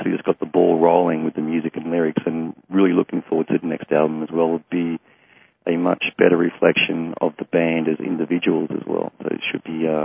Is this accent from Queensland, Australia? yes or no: no; Sydney, New South Wales, Australia; we're all from Sydney, grew up in Sydney